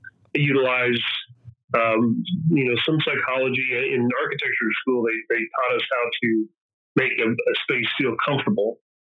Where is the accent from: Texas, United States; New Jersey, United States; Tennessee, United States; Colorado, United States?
Texas, United States; also born or lived in New Mexico; now in Orlando, United States; I was born in New Mexico, raised in Texas, and now I live in Orlando.